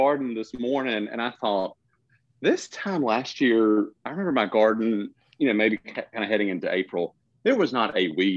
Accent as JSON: {"language": "English", "town": "Perry", "region": "Georgia", "country": "United States", "tie": "born or raised there", "said": "So my hometown is Perry, Georgia. I'm a native Parisian, Houston County."}